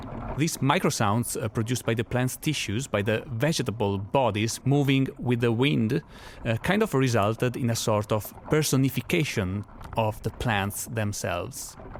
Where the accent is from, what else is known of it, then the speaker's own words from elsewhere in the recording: Italy; I have to say, I grew up in Italy in a family where plants were a big part of our life